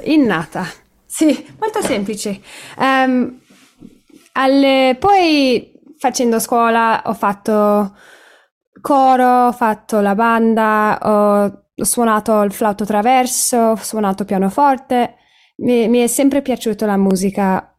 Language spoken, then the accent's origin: Italian; Moncalieri, Piedmont, Italy; born there; also born or lived in England / Paris / Varese; sono nata a Moncalieri, quindi sì, non troppo lontano da Torino e poi alle 3 anni sono andata in Inghilterra. Con la famiglia, ovviamente, ci siamo trasferiti.